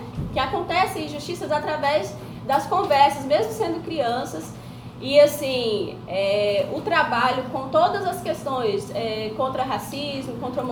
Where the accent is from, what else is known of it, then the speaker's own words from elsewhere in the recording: Gama, Federal District, Brazil; eu sou professora alfabetizadora da escola pública. Sou do Gama, Distrito Federal. Não gosto de falar que sou de Brasília